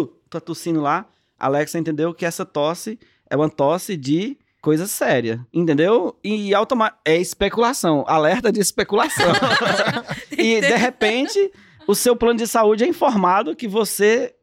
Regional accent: São Paulo, Brazil; Eu cresci em São Paulo

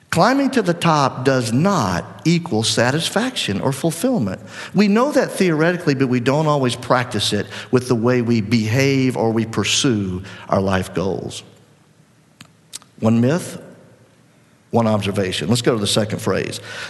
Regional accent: Mississippi, United States; If you're a person growing up in South Mississippi, like I was, without a father, like I had

